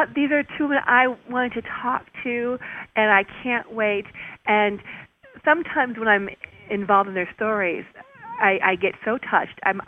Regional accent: Chicago, Illinois, United States; I'm from Chicago.

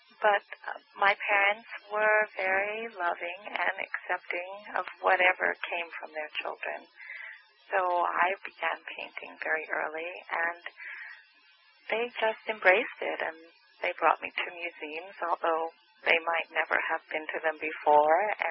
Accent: Queens, New York, United States; born there; Well, I was born in Queens, New York in 1955 to a fireman and a homemaker who was the son of a fireman. So I have this long line of New York firemen.

